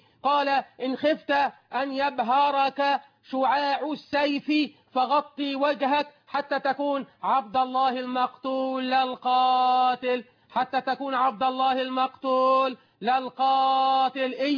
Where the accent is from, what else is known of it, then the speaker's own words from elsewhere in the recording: Egypt; أنا مصري مثلكم وأنا مسلم مثلكم